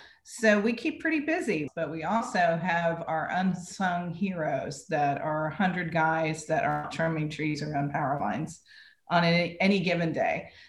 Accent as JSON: {"language": "English", "region": "Florida", "country": "United States", "tie": "born or raised there", "said": "I grew up in Florida, and we didn't do a whole lot of growing things, but I did a lot of catching things, so a lot of catching fish in the backyard."}